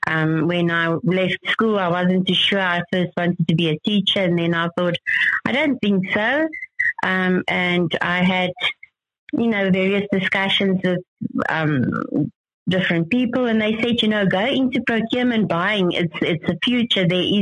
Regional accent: South Africa; To me, it's no matter where I am in South Africa, I feel home.

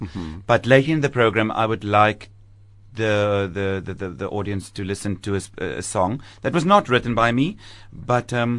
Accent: Riversdale, Western Cape, South Africa; I was born in Riversdale in the Southern Cape, and I grew up on a farm. And I went in Heidelberg in the Southern Cape. And then I went to an agricultural school until matric.

